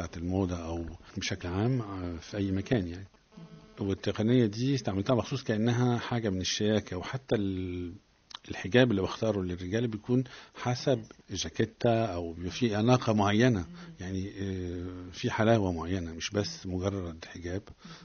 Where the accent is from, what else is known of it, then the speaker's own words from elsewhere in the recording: Egypt; أولا أنا مصري، فأنا حبيت أكلم الناس بشكل مصري